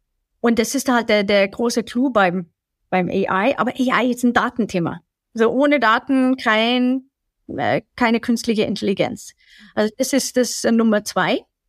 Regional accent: Sweden; German is a second language; ich bin ja selber nicht deutsch und kenne das auch anders. Ich komme aus Schweden

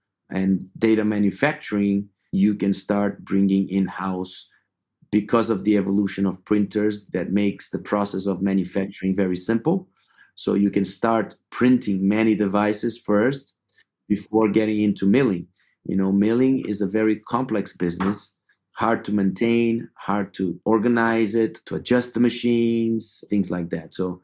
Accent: Brazil; English is a second language; So we grew up in Brazil in a very mixed society, you know, much more than Europe, much more than US.

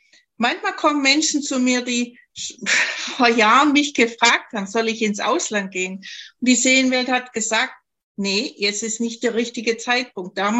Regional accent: Baden-Württemberg, Germany; accent: Swabian; Ich komme ja aus Schwaben, man hört es vielleicht im Dialekt.

